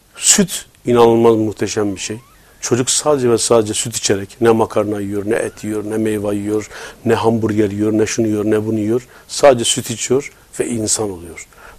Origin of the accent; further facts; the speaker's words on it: Sivas, Turkey; Ağız deriz biz, ben Sivaslıyım.